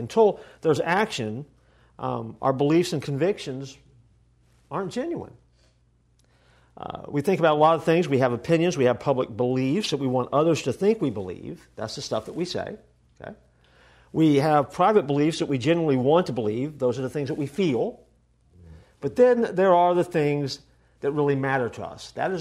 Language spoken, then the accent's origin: English; Orlando, Florida, United States; So I grew up in College Park in the 32804, baby.